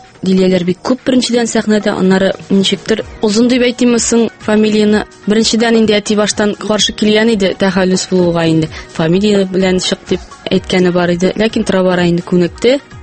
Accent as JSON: {"language": "Tatar", "town": "Balanly", "region": "Tatarstan", "country": "Russia", "tie": "born or raised there", "also_born_or_lived": "Naberezhnye Chelny", "said": "Минем туган як Мөслим районы. Тумышым белән Чаллыдан мин, ләкин балачагым инде күбрәк менә Мөслим районында, Баланлы авылында үтте. Ул яклар миңа бик якын."}